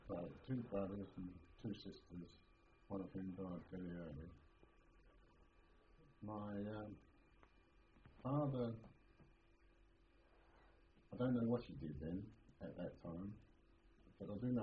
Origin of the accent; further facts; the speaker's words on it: London, United Kingdom; born there; I was born in Paddington, London, in the Harrow Road, and I'm pleased to tell anybody that it was the fabulous Communist Party headquarters in 1924.